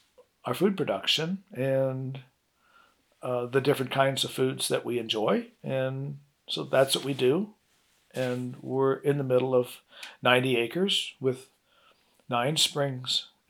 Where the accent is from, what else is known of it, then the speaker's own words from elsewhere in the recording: Illinois, United States; now in Madison County, United States; I'm in Madison County, Arkansas. I'm from Illinois, but I have been here for 42 years.